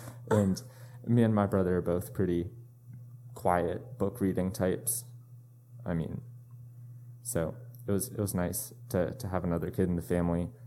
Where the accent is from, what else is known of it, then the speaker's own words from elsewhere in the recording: Austin, Texas, United States; born there; So I was born in Austin, Texas with my family.